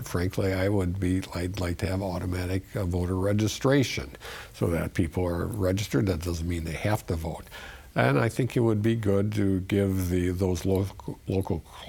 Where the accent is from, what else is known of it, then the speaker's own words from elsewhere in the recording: Wisconsin, United States; I've known Adam for a long time. I'm from Sheboygan County.